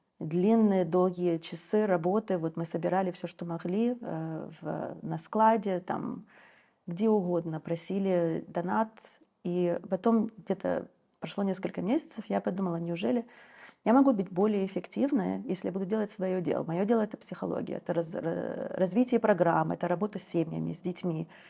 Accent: Kyiv, Ukraine; also born or lived in France; now in United States; Я сейчас живу в Америке, но родом я из Украины. Я родилась в Киеве очень-очень давно. Потом переехала во Францию, провела там часть своей жизни, а потом я переехала в Америку.

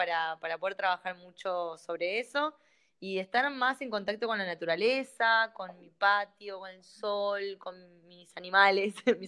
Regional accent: San Cristóbal, Santa Fe, Argentina; Soy de un pueblito de Santa Fe que se llama San Cristóbal. Sí. Yo digo pueblito, pero en realidad es una ciudad, pero es muy chiquito.

